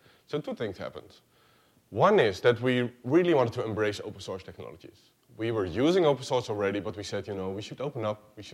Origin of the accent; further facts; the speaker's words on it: Netherlands; I am from the Netherlands.